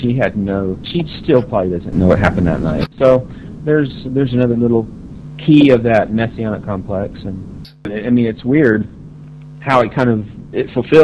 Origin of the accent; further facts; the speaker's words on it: Texas, United States; I mean, you have to remember that I grew up in Texas.